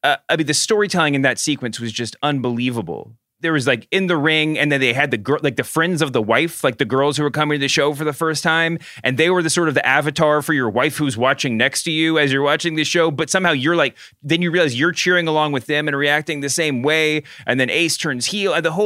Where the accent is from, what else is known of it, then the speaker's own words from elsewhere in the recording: Southern United States, United States; and by the way, I just want to say, as the Southerner, the resident Southerner in this conversation, I don't have quite the aversion to put on Southern accents that I know you do for Boston accents.